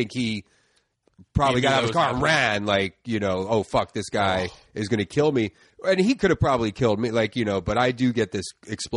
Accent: Philadelphia, Pennsylvania, United States; I grew up in the Northeast, like Tacony, Mayfair section of Philly.

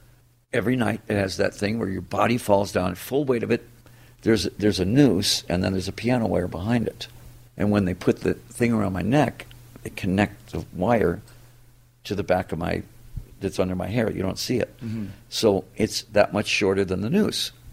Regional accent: Detroit, Michigan, United States; First of all, it's my hometown.

